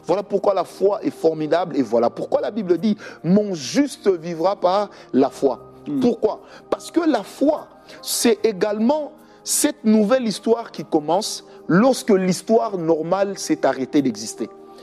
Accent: Kinshasa, DR Congo; Voilà pourquoi nous avons l'habitude de dire chez nous à Kinshasa, nous autres, il n'y

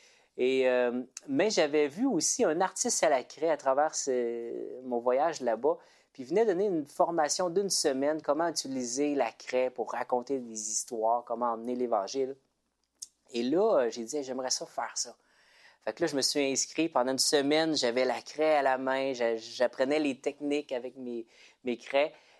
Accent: Quebec, Canada; en 1998, je reviens chez moi, au Québec.

